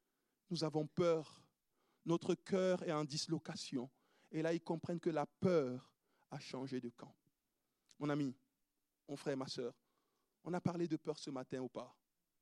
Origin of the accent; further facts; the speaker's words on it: Cameroon; Il sait que je viens du Cameroun, etc., et que tu viens de quelque part.